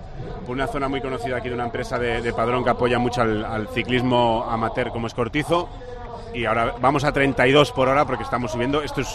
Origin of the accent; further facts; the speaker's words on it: Galicia, Spain; los que somos gallegos